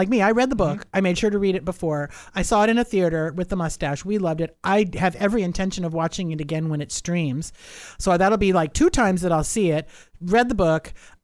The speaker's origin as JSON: {"language": "English", "region": "New England", "country": "United States", "tie": "born or raised there", "said": "I remember I grew up in New England. Okay. Mm-hmm. And I grew up on the Atlantic Ocean. Vastly different than the Pacific."}